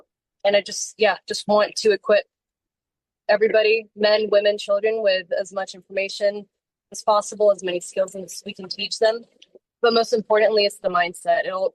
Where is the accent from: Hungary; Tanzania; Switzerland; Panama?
Tanzania; moved away as an adult; also born or lived in Florence, Italy; now in California, United States; I'm originally from Italy. I was born in Florence. I moved to East Africa, Tanzania, when I was about 3 years old. And we were out there for about 20 years before I moved here to California in 2018.